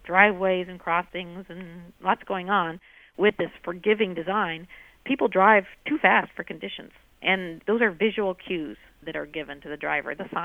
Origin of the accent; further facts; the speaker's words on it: Burien, Washington, United States; I did grow up in Seattle, so I have some familiarity with it. And in fact, I grew up in Burien, where my sister still teaches in the Highline School District.